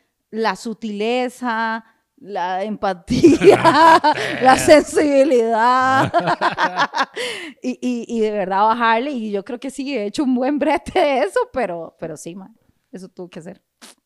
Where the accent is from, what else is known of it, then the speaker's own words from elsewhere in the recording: Moravia, San José, Costa Rica; vengo de Moravia, mae